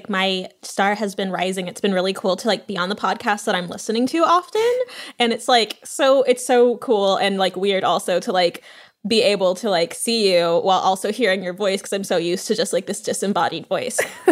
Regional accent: Pasadena, California, United States; also born or lived in Los Angeles; I'm also from the Rose City. I'm from Pasadena. Yes. And so it's been like so cool because you're also from Pasadena. I mean, I was born in Cedar Sinai in LA, yeah. but then I grew up in Pasadena.

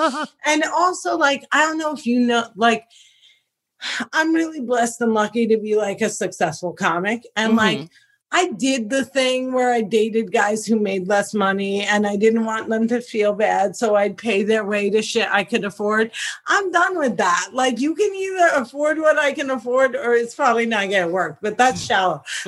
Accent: New Jersey, United States; Tony, you know who I am. I'm from Jersey. I can't control my tone.

